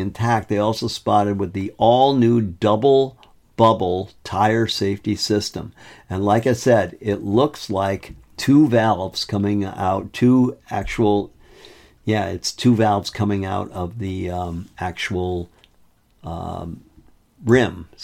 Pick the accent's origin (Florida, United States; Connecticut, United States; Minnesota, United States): Connecticut, United States; Ledyard; I grew up in southeastern Connecticut. I grew up in Ledyard, Connecticut.